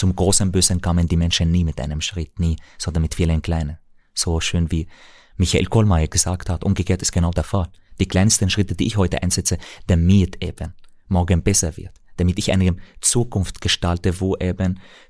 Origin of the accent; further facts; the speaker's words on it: Damascus, Syria; now in Austria; Aber ich bin in Syrien, in Damaskus geboren und aufgewachsen.